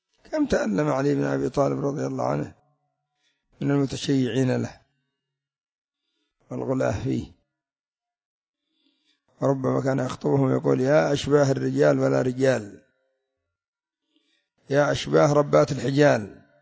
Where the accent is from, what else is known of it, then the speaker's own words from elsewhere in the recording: Yemen; مثلا الآن عندنا في اليمن ظهور ما يسمى بالقومية اليمنية